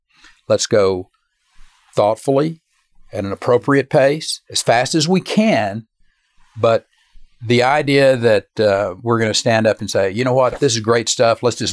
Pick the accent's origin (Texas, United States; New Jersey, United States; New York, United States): Texas, United States; And I'm in a little bit of a silo because I'm from Texas and I pay attention to the Texas congressional delegation.